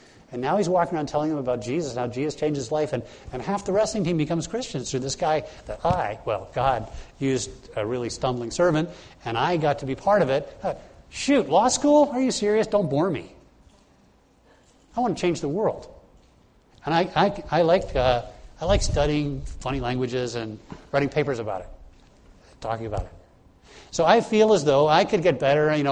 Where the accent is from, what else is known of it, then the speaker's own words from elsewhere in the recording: Nassau, New Providence, Bahamas; I said, I'm from the Caribbean. I grew up in Nassau.